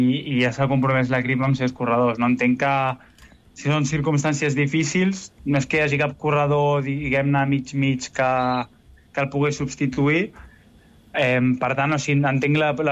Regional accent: Barcelona, Catalonia, Spain; jo soc de Barcelona, surt de casa meva, em conec les tres primeres tres etapes

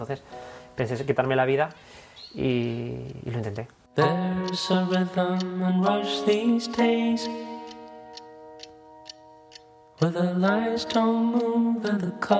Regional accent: Puerto Rico; moved away; Yo cuando llegué de Puerto Rico

